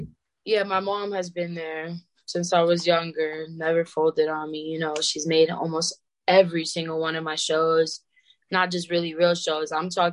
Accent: Brooklyn, New York, United States; Brooklyn is definitely in me and probably will always be in me.

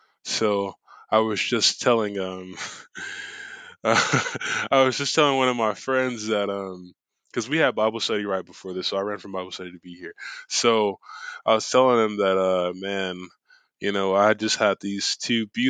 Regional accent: Houston, Texas, United States; And I am from Houston, Texas.

